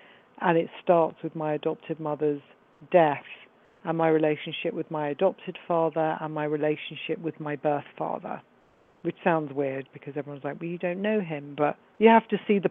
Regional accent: London, United Kingdom; D and me were born the same year. He's from, you know, the Bronx. I'm from London.

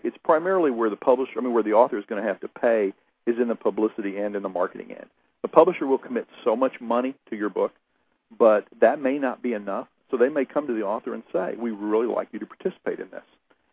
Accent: Oklahoma, United States; Well, I was born in Oklahoma, educated in Oklahoma to a blue-collar family, started selling books right out of college

